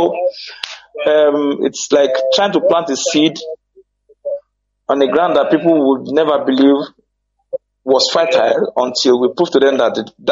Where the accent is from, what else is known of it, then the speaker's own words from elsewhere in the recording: Nigeria; So the traditional one I got from Umuahron, my hometown.